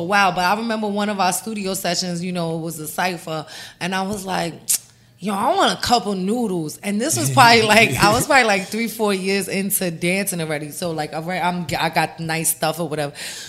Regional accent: Bronx, New York, United States; Yeah, I'm from the Bronx.

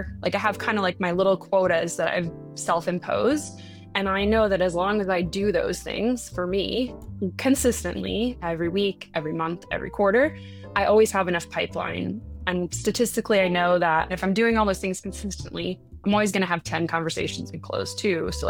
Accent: Florida, United States; I grew up in Florida, and both my parents are entrepreneurs.

